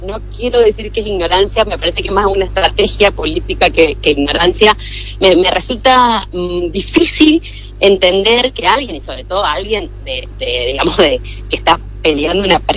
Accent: Mendoza, Argentina; born there; moved away as an adult; now in San Juan, Argentina; Soy cuyana, soy cuyana. Sí, soy nacida en Mendoza, pero bueno, me vine a estudiar a San Juan hace varios años ya, lo que delata un poco mi edad. Así que bueno, me autopercibo sanjuanina.

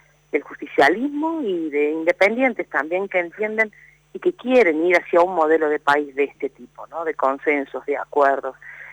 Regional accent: Córdoba, Argentina; yo quiero tener a quien reclamarle como cordobesa las cuestiones. Las cuestiones de Córdoba, ¿no?

